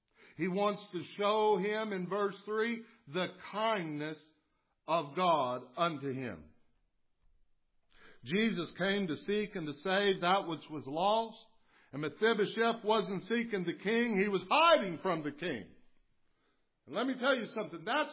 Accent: Lexington, Kentucky, United States; You know, I grew up in Lexington, but I'm Kentucky enough to know when somebody says, go fetch something, they're not giving it an option.

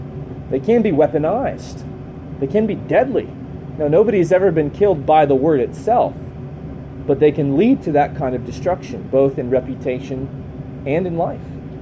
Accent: Frederick, Maryland, United States; I grew up in Frederick, Maryland, or near Frederick. Well, nobody knows where West Virginia is, so I always say Maryland.

